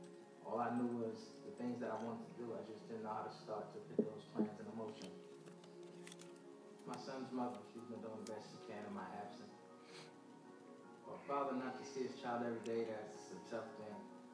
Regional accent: Mount Vernon, New York, United States; also born or lived in Houston, United States; born and raised in Mount Vernon. I left Houston, Texas to come back home to New York where my son is, where my mother is.

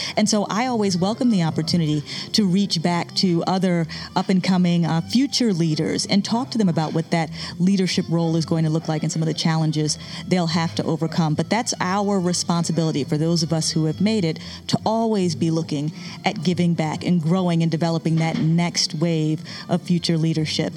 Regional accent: Syracuse, New York, United States; I know for me, growing up in upstate New York, I'm originally from Syracuse

